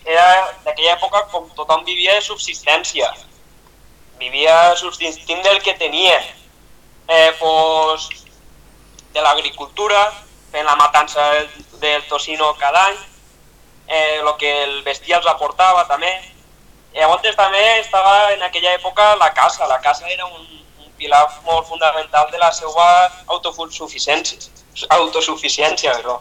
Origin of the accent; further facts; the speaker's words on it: Vinaròs, Valencian Community, Spain; born there; now in Rossell, Spain; No, vaig néixer a Vinaròs i ara actualment estic vivint a Rossell. Bueno, ara este any és el primer any que he estat estudiant a Castelló.